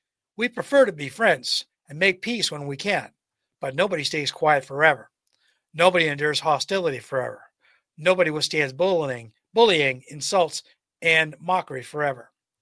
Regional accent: Canada; Because as the Canadian, this doesn't sound like a joke we're supposed to be laughing at.

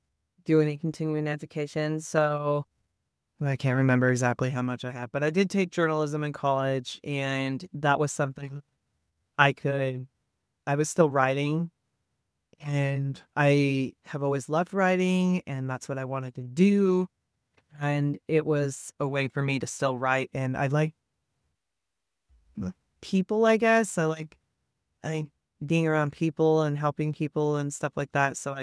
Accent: California, United States; born there; Originally, I was born in California, and I lived there.

